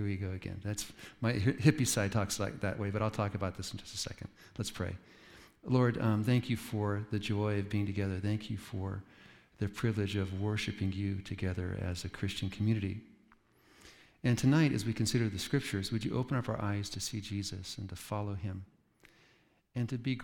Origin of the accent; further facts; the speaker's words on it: Santa Fe, New Mexico, United States; I'm a hippie from Santa Fe, why do you want me to be your president?